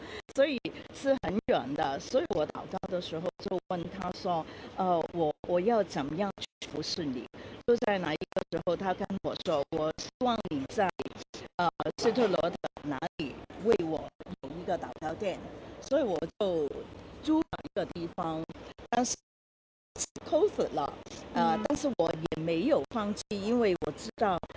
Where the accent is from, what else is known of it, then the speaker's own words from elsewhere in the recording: Hong Kong; Chinese is a second language; 我是从香港来的，所以我的普通话可能不太好啊，